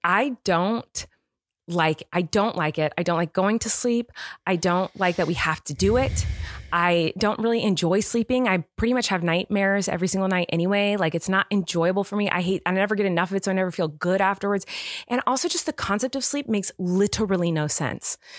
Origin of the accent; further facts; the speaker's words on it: California, United States; So, anyway, because I'm from California.